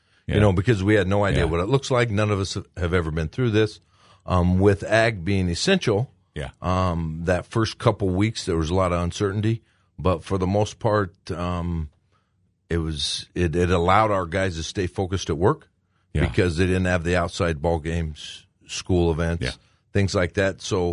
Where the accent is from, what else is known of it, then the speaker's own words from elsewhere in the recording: Nebraska, United States; moved away as an adult; Originally, I'm from Western Nebraska.